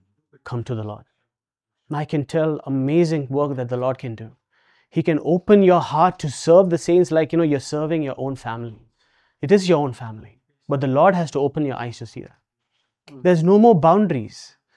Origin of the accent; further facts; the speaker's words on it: Kuwait; I told him I'm from Kuwait.